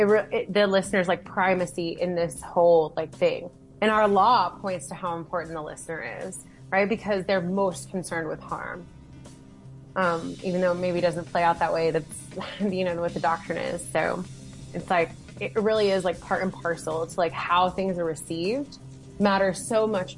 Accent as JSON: {"language": "English", "region": "Appalachia", "country": "United States", "tie": "born or raised there", "said": "I grew up in the South. I grew up in Appalachia. I'm a dialect user through and through, right?"}